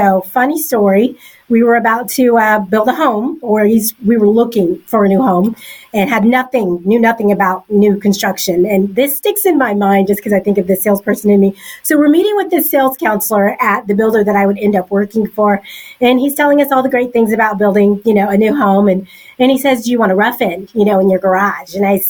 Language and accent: English; Oklahoma, United States; moved away as an adult; now in Dallas, United States; I'm from Oklahoma. So that, you know, the heart of the country, that's what we call that. Graduated college, did what everybody does in Oklahoma, moved to Dallas, right?